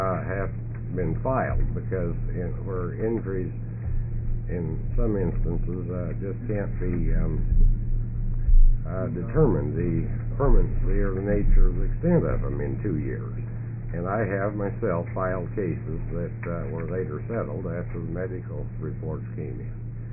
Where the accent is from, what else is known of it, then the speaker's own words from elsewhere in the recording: Burns, Oregon, United States; I am a lawyer from Burns, Oregon, and I would like to appreciate the opportunity to comment upon Senate Bill 134